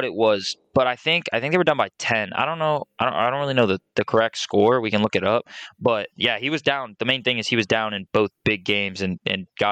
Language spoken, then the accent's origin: English; Tampa, Florida, United States; I'm from Tampa, right?